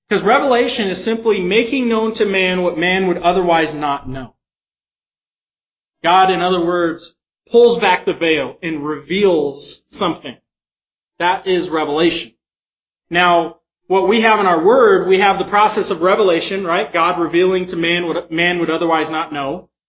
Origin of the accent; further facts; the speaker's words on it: Utah, United States; For example, I was born and raised in Utah.